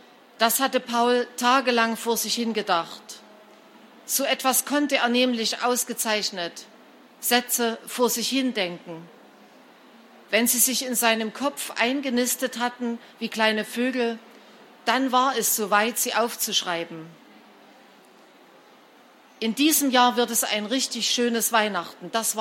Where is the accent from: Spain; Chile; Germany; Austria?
Germany; Saxony; Wie Sie hörten, bin ich im Erzgebirge aufgewachsen und habe als Erwachsene noch einmal 10 Jahre dort gelebt.